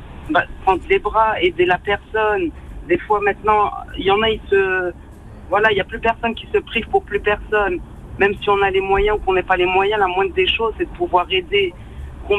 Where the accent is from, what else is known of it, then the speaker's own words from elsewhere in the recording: Creil, Hauts-de-France, France; Je suis de Creil du 60.